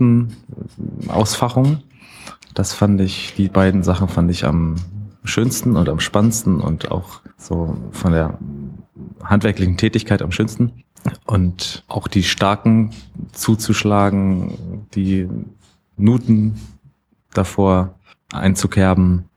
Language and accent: German; Lübeck, Schleswig-Holstein, Germany; now in Leipzig, Germany; Ich komme eigentlich von der Ostsee, also aus Lübeck. Bin jetzt seit fast 12 Jahren in Leipzig und werde auch ein bisschen länger noch in Mitteldeutschland bleiben wahrscheinlich.